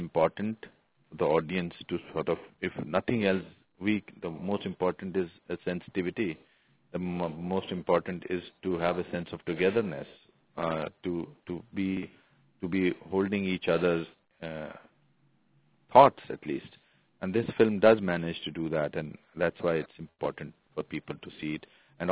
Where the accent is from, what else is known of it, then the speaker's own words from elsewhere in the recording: India; But this is something which I saw as a human being, as a person, as an Indian